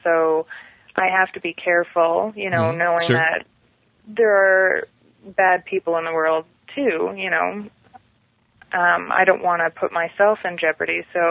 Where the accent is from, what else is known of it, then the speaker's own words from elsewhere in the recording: Canada; I know that I'm not alone being Canadian feeling this way.